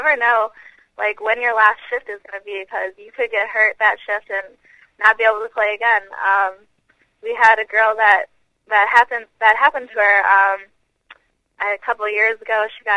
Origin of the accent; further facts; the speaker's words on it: Minnesota, United States; then we're going back to my home state, Minnesota, which I'm really excited for.